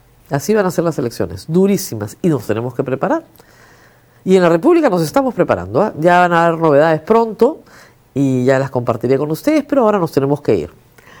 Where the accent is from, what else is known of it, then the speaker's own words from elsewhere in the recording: Miraflores, Lima, Peru; Ustedes saben, yo soy de Miraflores.